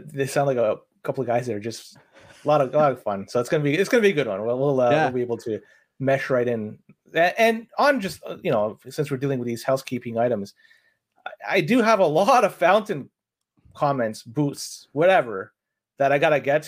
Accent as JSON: {"language": "English", "town": "Ancaster", "region": "Ontario", "country": "Canada", "lives_now": "Vancouver, Canada", "said": "Living in Vancouver, but I'm originally from Ancaster/Stoke."}